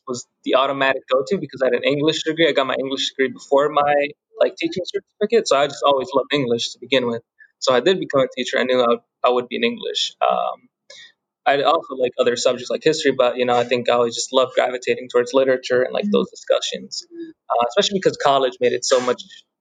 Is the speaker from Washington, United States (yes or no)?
no; Bronx, New York, United States; born there; also born or lived in Vineland, New Jersey; And I was born in New York, the Bronx, and then we moved down to Vineland. So like, that's why I'm here, you know?